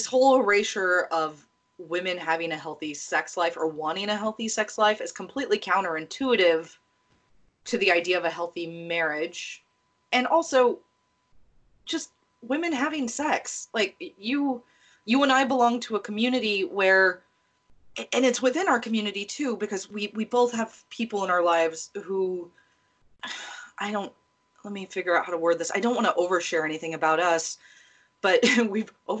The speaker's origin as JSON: {"language": "English", "country": "United States", "said": "I can only speak as an American"}